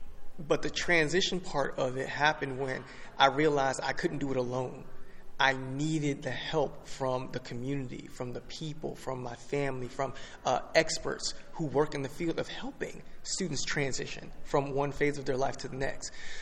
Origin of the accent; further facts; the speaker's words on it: Jersey City, New Jersey, United States; born there; Yeah, so I was born in Jersey City. So, you know, being in that community, you know, it's a little rough